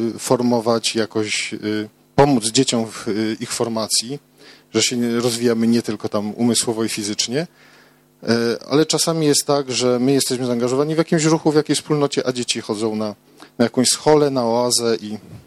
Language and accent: Polish; Niepołomice, Lesser Poland, Poland; Ja również jestem z Niepołomic, też w tej wspólnocie